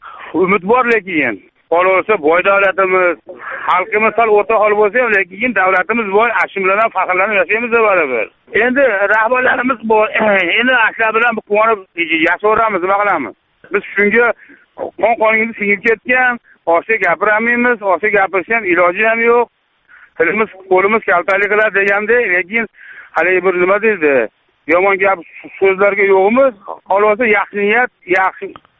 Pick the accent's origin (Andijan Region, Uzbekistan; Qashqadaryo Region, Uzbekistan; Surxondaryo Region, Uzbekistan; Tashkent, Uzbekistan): Andijan Region, Uzbekistan; Asaka; Men o'zim Andijondanman. Andijon asakasidaman